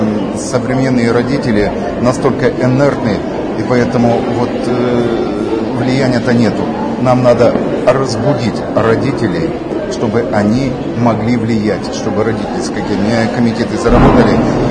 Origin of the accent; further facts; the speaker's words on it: Nevyansk, Sverdlovsk Oblast, Russia; мой родной город Невьянск.